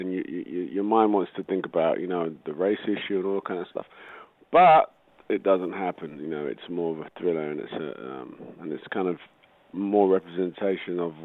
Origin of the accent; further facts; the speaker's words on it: England, United Kingdom; I'm English. My parents live here. My family's here. My friends are here.